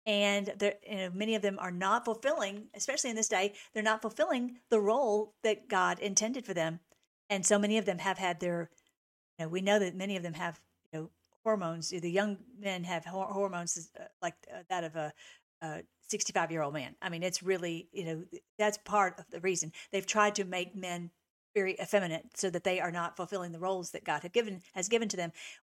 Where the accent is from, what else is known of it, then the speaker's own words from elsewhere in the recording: Tennessee, United States; I think you might know that I'm originally from Tennessee.